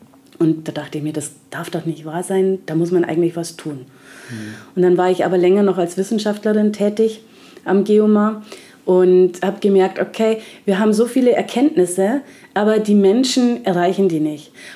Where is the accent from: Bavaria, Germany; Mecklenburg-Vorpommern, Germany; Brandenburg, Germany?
Bavaria, Germany; now in South Africa; ich komme ja ursprünglich aus Bayern. Das war irgendwie ganz weit weg.